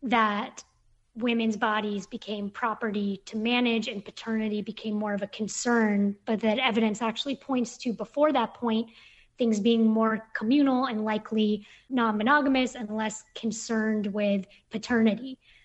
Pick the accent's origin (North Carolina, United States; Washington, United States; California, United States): California, United States; I was from the Bay Area, living in Brooklyn.